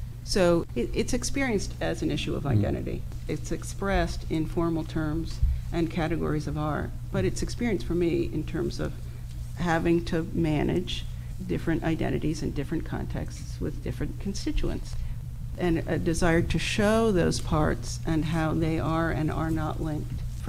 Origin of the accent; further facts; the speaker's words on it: New Jersey, United States; I grew up in Jersey and was formed by two things, my parents' deli and yearly trips to either the Met, MoMA, or the Whitney.